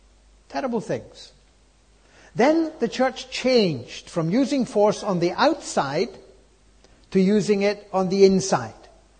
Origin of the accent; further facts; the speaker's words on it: Scotland, United Kingdom; My father was a farmer. I was born in the Orkney Islands.